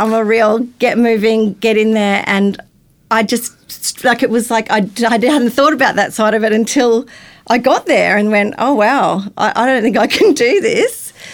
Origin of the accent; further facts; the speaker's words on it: Brisbane, Queensland, Australia; So I'm a Gold Coast local. Been here not all my life, most of my life, since 2000, but before that I grew up in Brisbane.